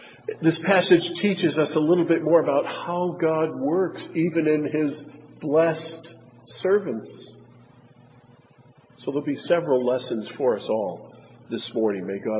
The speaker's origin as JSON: {"language": "English", "region": "Wisconsin", "country": "United States", "tie": "born or raised there", "said": "I used to live in Minnesota for a while. I grew up in Wisconsin"}